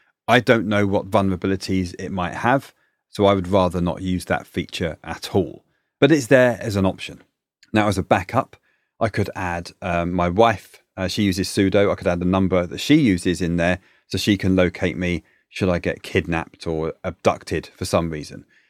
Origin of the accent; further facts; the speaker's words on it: United Kingdom; Listen, I'm British. When I speak to my family back in the UK